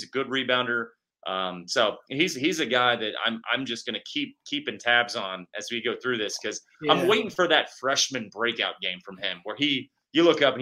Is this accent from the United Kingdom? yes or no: no; Kansas City, United States; But growing up, watching the Big 12 when growing up in Kansas City